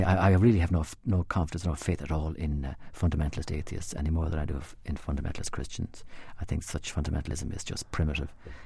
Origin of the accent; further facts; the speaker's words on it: Ireland; is a very painful thing to take on board as an Irishman.